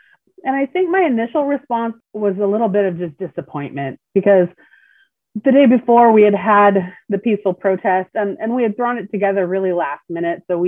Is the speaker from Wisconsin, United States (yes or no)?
no; Snohomish, Washington, United States; moved away as an adult; also born or lived in Everett / Los Angeles; I was born in Everett, raised in Snohomish. And up until I left here after I graduated from Snohomish High School in 92, this was the only place I'd lived. And I lived in Los Angeles for, well, until 2004.